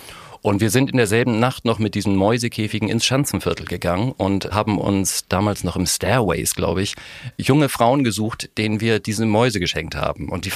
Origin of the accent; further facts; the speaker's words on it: Hamburg, Germany; ich komme aus Mümmelmannsberg